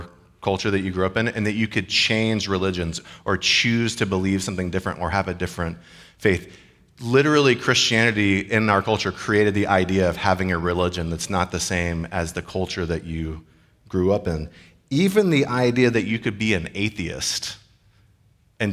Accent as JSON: {"language": "English", "region": "Georgia", "country": "United States", "said": "like I feel that way as I'm from Georgia."}